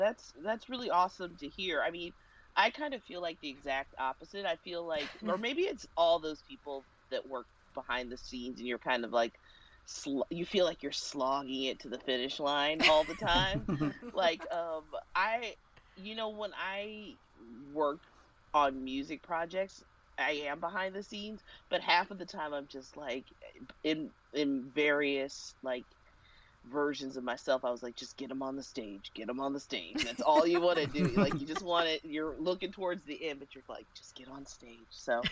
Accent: Kansas City, Missouri, United States; I grew up in Kansas City, and they at one time had dozens upon dozens of record stores

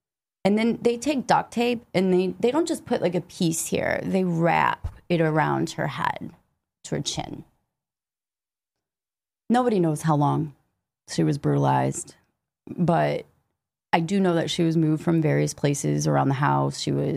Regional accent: Michigan, United States; Canada's just literally, we're from Michigan. It's just like right

